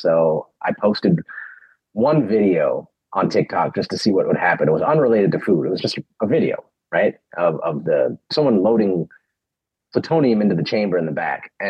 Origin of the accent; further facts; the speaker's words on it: Chatsworth, California, United States; I grew up in Chatsworth, in the valley.